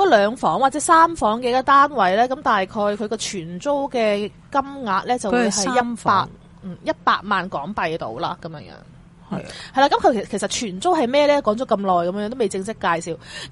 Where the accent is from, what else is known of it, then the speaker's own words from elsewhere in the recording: China; 同埋佢哋搬屋嘅时候都会好似我哋中国人咁样样啦